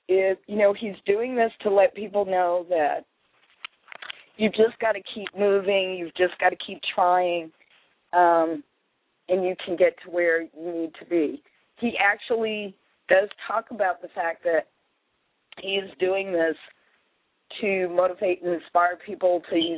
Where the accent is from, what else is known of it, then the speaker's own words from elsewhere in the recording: Massachusetts, United States; Because I grew up in Massachusetts, I recognized the accent immediately.